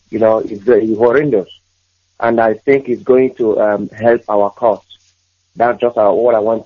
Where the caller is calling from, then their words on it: Waterford, County Waterford, Ireland; I'm calling from Waterford, Ireland.